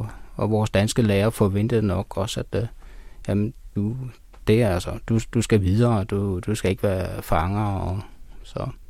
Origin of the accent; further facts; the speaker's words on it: Greenland; selvom jeg er grønlænder, ikke, og jamen